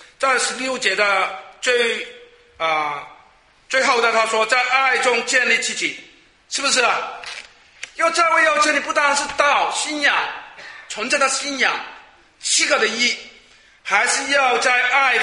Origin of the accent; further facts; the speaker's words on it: Hong Kong; Chinese is a second language; 我们广东人香港的，我的普通话是怎么样学来的？这是我们做青年人的时候呢听个普通话的歌学来的